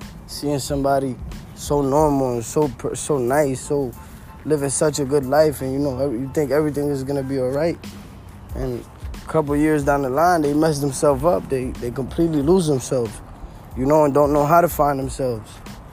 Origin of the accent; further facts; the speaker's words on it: Dominican Republic; English is a second language; now in Passaic, United States; So I moved to New Jersey, Passaic, New Jersey. United States. I came from Dominican Republic. I didn't know no English.